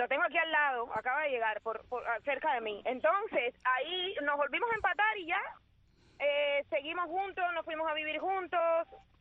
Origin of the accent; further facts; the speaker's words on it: Havana, Cuba; crecí en Lauton, en un barrio, puerta de calle, con, tú sabes, la situación que en el año 72 había en Cuba